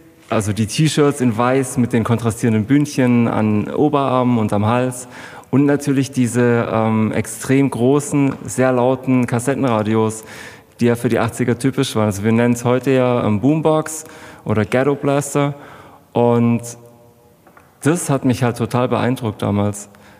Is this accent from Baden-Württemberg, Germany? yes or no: yes; Heilbronn, Baden-Württemberg, Germany; Ja, einer deutschen Heilbronnerin. Geboren und aufgewachsen in Heilbronn, ganz genau. Am Füllpark in der Beutinger Straße, also wenn man die Katzensteige hochfährt, gleich rechts. Später sind wir dann in die Hegelmeierstraße gezogen. Das ist noch ein bisschen näher an den Weinbergen